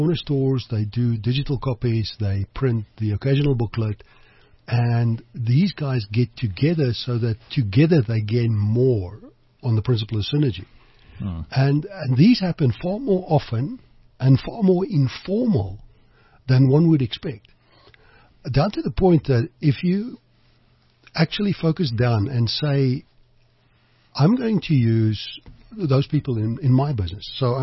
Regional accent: United States; I grew up in business in America

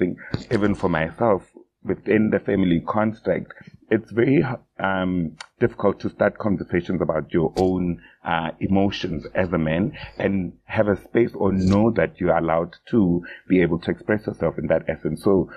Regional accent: South Africa; as a South African man myself who identifies as, you know, LGBT

